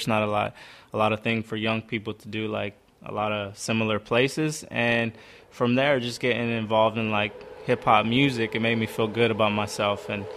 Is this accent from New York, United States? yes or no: no; Bakersfield, California, United States; Originally from a small, I'm from the Central Valley, from East Bakersfield. If a lot of people are familiar with, like, the Central Valley, it's really hot. My family moved there a long time ago to work agriculture, like working the grapes.